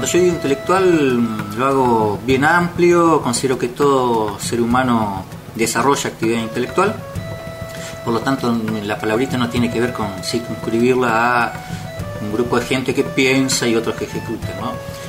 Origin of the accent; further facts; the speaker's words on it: General Roca, Río Negro, Argentina; born there; now in Neuquén, Argentina; yo soy el único que nací acá en Fisquemenuco. Después el resto en la provincia de Buenos Aires, en distintos lugares. Y bueno, sí, hace más de 40 años que estamos acá en Neuquén